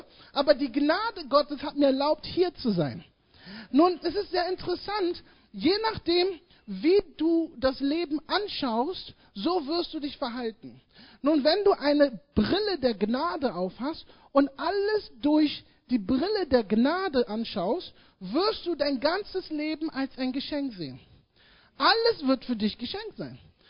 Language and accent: German; Berlin, Germany; Nun, ich bin Berliner Junge, in Berlin aufgewachsen, Berlin-Schöneberg, hier geboren.